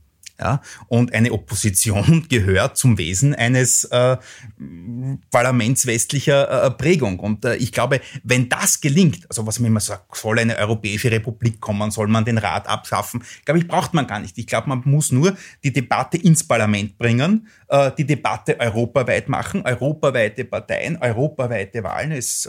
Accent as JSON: {"language": "German", "region": "Lower Austria", "country": "Austria", "said": "Und wenn ich jetzt in mein Heimatland schaue, nach Niederösterreich"}